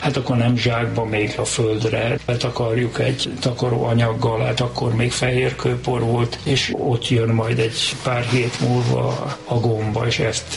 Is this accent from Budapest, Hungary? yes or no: yes; Budapest, Hungary; 47-ben születtem Budapesten, egy pincelakásba éltem 10 évig szüleimmel.